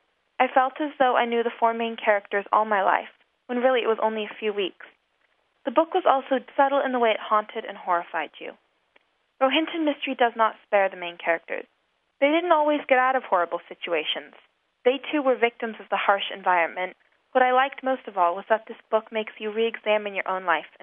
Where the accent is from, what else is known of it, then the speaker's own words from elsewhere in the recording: Mount Vernon, Washington, United States; from Mount Vernon, Washington.